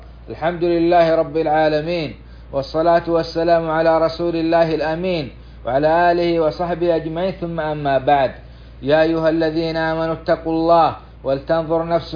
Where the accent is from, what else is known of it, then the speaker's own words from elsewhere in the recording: Saudi Arabia; بلادنا السعودية